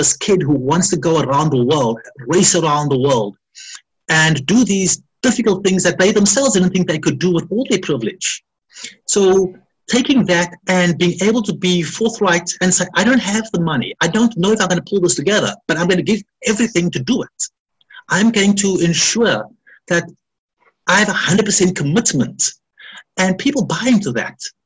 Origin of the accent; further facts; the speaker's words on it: South Africa; So growing up in South Africa with the whole apartheid, people saying, you don't belong here, you can't do this.